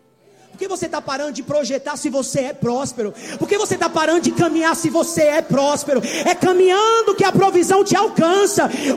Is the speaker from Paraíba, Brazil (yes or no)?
yes; Campina Grande, Paraíba, Brazil; eu sou natural de Campina Grande, a Marcela teve dúvida, me perguntou hoje. Eu nasci em Campina Grande